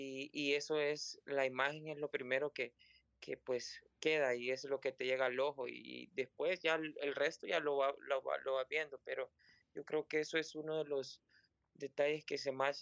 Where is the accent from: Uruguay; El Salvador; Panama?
El Salvador; creo que por nuestra cultura como salvadoreños, nos atacamos tanto